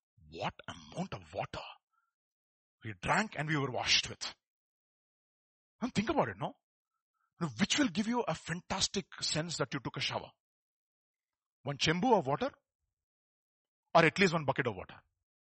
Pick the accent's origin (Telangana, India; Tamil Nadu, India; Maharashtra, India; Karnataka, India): Telangana, India; Hyderabad; born there; I was born in Hyderabad.